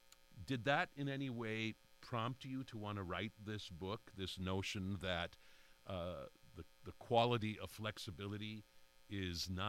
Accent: Wisconsin, United States; And of course, I am American, speaking to you from Wisconsin.

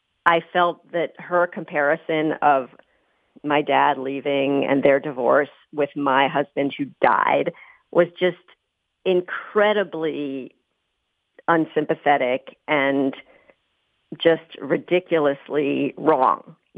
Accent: New York, United States; So, for instance, you know, I grew up in New York.

